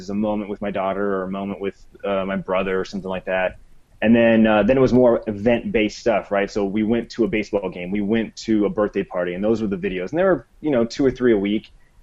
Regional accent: Phoenix, Arizona, United States; We're from Phoenix, Arizona, so we go swimming a lot during the summer and go to water parks.

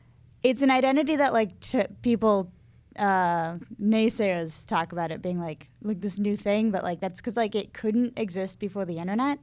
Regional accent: Belmont, Massachusetts, United States; I'm sorry. Belmont, Massachusetts.

